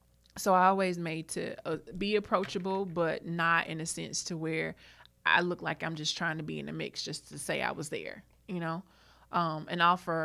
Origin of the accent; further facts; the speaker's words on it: Pageland, South Carolina, United States; I'm from a very small town in South Carolina. I'm from Pageland.